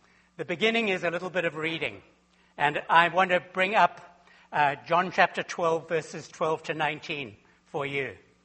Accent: Zimbabwe; When I was growing up in Zimbabwe, as a little boy of 9 and 10, we owned 2 donkeys.

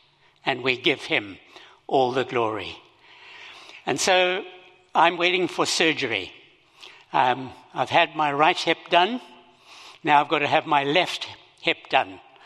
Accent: Zimbabwe; accent: Zimbabwean; now in Canada; I have a foreign accent. I was born in Zimbabwe and grew up there, and this is the way we speak over there.

